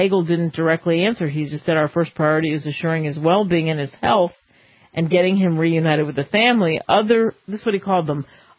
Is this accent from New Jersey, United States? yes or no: yes; Cherry Hill, New Jersey, United States; And he was a Camden, New Jersey native, not too far from where I grew up in Cherry Hill.